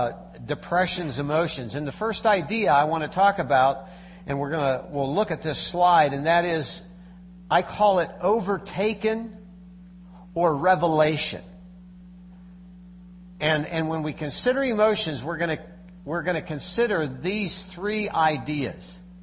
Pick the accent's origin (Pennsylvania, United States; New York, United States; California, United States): Pennsylvania, United States; But I grew up, as Pastor did, in Pennsylvania. I grew up in Dutch country.